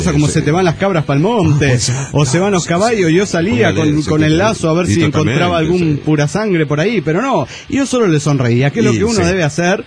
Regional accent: Maracaibo, Zulia, Venezuela; now in Colombia; En mi ciudad natal, Maracaibo, hay una librería

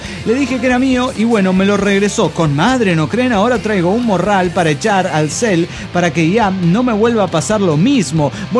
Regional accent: Potosí, Bolivia; de Potosí, Bolivia.

